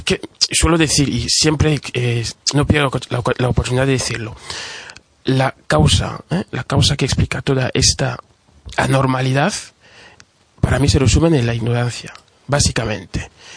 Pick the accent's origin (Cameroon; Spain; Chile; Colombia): Cameroon; South; en el mismo país, digamos, Camerún, en mi región, que es la parte sur del país, o en mi pueblo mismo, que está, digamos, en la parte occidental